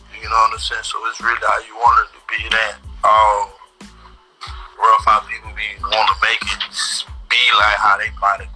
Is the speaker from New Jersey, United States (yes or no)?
no; West Tampa, Florida, United States; West Tampa probably like air little hood, a ghetto was.